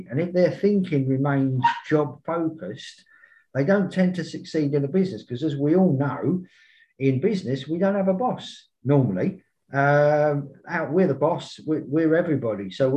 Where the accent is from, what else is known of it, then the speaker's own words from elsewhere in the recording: London, United Kingdom; I'm originally from East London, but I was a youth worker for over 30 years, mostly in and around London